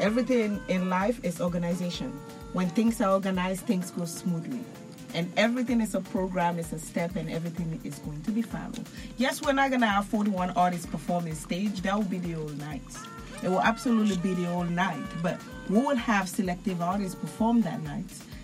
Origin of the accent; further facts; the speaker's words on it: Sierra Leone; now in United States; We're starting first from home, because we're from America right now. We are here. And the next place, we'll go into our hometown, which is Sierra Leone.